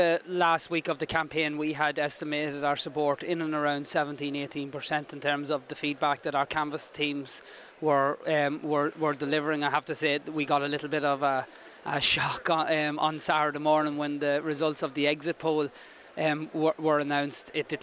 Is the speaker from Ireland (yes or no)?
yes; Ulster, Ireland; As you know, I'm from Cavan Monaghan, as you say.